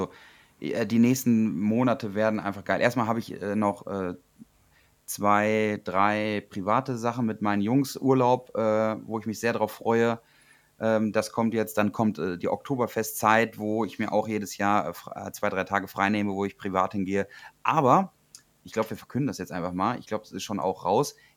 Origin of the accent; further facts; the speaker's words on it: Alme, North Rhine-Westphalia, Germany; in meiner Heimat in Alme. Da, wo ich damals auch meinen Sportunterricht in der Grundschule gemacht habe, wo die Schützenfeste gefeiert werden, wo ich mich auch beim Fußball umziehe.